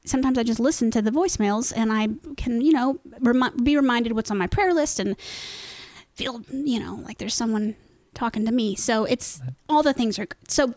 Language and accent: English; Indianapolis, Indiana, United States; You know, it's a strange thing because I have lived in Broad Ripple my whole life.